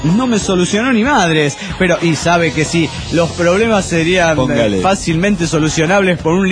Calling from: Tulancingo, Hidalgo, Mexico; de Tulancingo, Hidalgo.

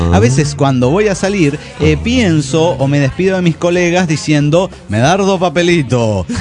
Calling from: Dublin, Leinster, Ireland; de Dublín, Irlanda.

